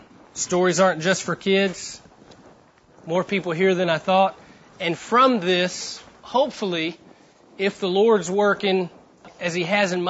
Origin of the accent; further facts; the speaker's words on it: Texarkana, United States; I was born and raised in Texarkana, a country town, just a couple hours from here.